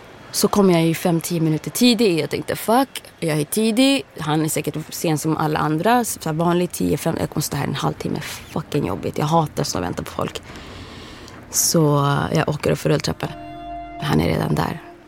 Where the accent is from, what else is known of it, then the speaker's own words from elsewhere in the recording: Sweden; det är ett språk, vi är uppväxt i Sverige, det är inget konstigt